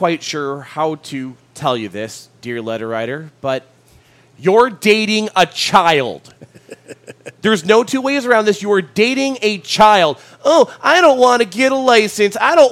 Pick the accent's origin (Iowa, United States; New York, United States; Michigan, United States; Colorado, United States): Michigan, United States; Detroit; if you are living somewhere like where I grew up in Detroit